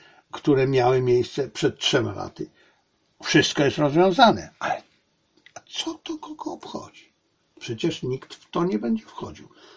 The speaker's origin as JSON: {"language": "Polish", "region": "Silesian Voivodeship", "country": "Poland", "said": "sam jestem Ślązakiem"}